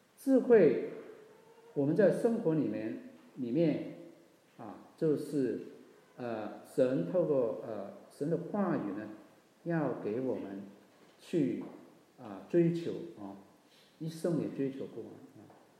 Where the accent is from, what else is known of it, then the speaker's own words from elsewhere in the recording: Hong Kong; 我老家是香港啊。